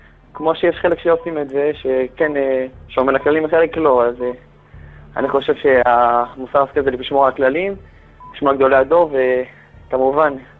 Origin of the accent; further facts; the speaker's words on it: Jerusalem, Jerusalem District, Israel; אני ירושלים, רק קודש.